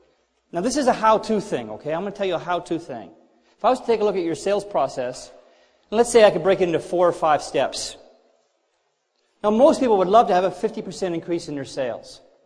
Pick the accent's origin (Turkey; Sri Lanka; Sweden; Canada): Canada; now in United States; I moved to this country. Couldn't speak a lick of English. Well, at least my wife didn't think I did very well. I'm from Canada, but she had to learn me how to talk Southern.